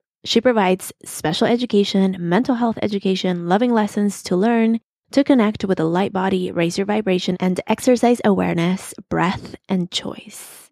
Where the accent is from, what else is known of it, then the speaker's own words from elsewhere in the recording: Chicago, Illinois, United States; So born and raised in Chicago, always there.